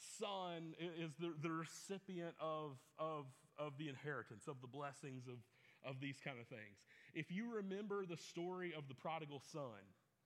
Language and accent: English; the South, United States; I'm from the South, so I have my grandfather's shotgun, okay?